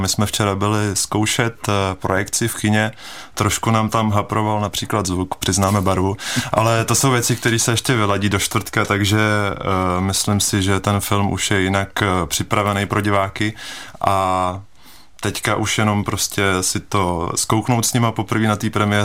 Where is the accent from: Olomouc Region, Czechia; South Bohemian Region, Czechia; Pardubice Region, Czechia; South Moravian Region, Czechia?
Pardubice Region, Czechia; Heřmanův Městec; všichni jsme z Hermanova Městce, teda až na jednu výjimku